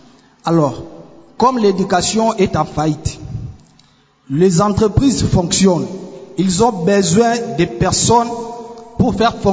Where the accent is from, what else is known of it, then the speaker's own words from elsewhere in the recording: Kisangani, Tshopo, DR Congo; comme chez nous à Kisangani